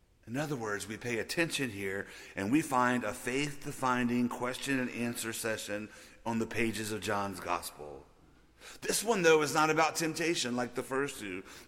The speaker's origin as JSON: {"language": "English", "town": "New Orleans", "region": "Louisiana", "country": "United States", "tie": "born or raised there", "said": "I'm not necessarily proud of it, but I grew up in New Orleans, and that's just what you do when you live there."}